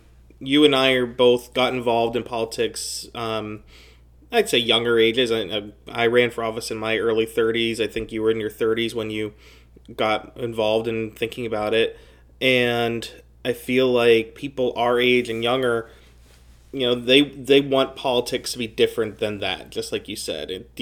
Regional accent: Pittsburgh, Pennsylvania, United States; I have family from Providence, though I grew up in Pittsburgh, and we actually have a little bit in common.

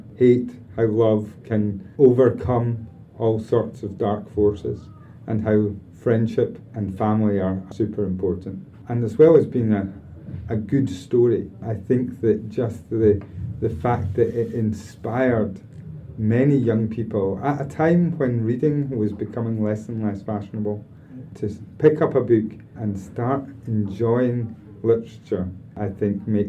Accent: Scotland, United Kingdom; I'm Scottish and, you know, J.K. Rowling began writing in Edinburgh and so on.

